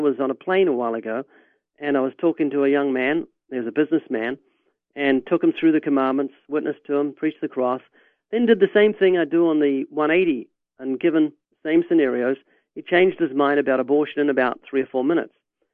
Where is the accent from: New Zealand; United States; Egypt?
New Zealand; I'm from New Zealand. I live down under.